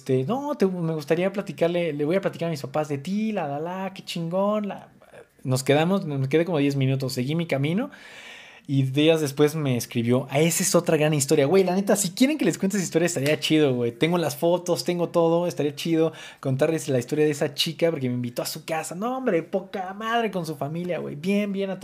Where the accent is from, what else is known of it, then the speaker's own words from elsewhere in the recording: Mexico; ¿De dónde eres? México.